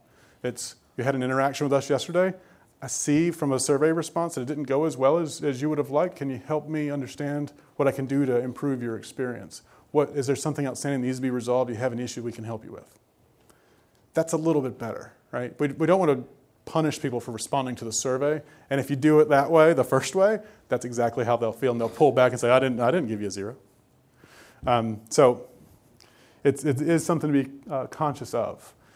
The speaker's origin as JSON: {"language": "English", "region": "North Carolina", "country": "United States", "said": "I'm from Eastern North Carolina."}